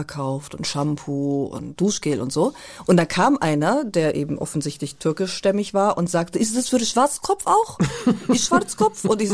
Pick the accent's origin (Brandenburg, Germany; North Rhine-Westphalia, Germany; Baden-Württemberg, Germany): North Rhine-Westphalia, Germany; Lemgo; born there; Ja, Lemgoerin.